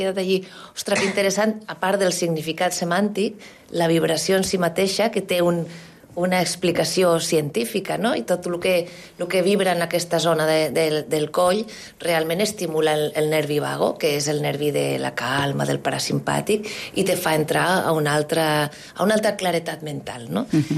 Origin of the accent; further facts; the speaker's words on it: Zaragoza, Aragon, Spain; jo som de Saragossa, és una ciutat una mica provinciana